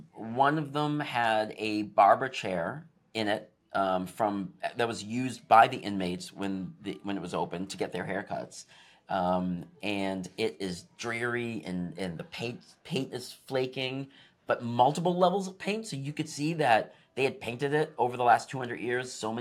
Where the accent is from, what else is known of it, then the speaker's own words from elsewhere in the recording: Salem, Massachusetts, United States; moved away as an adult; So I was born in Salem Hospital. And I spent the first from birth to age 30 in Salem. So you don't understand really truly what the area means until you leave.